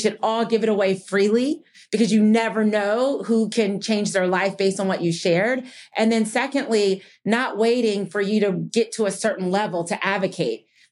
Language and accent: English; New Jersey, United States; also born or lived in Rochester, New York; I was born in Rochester, New York, and moved to New Jersey. And we were long on love and short on money.